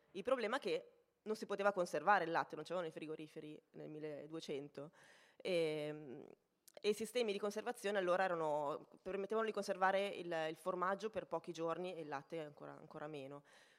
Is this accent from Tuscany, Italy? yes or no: no; Lombardy, Italy; non sono milanese, sono brianzola, però comunque sono sul territorio